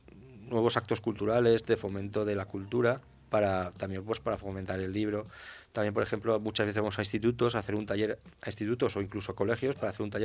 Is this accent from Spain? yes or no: yes; Valencian Community, Spain; Es todo como somos los valencianos, pero con humor.